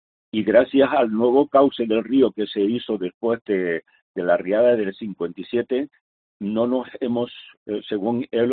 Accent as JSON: {"language": "Spanish", "region": "Canary Islands", "country": "Spain", "accent": "Canarian", "moved": "yes", "said": "como decimos en Canarias, que tengo el acento todavía, ¿no?"}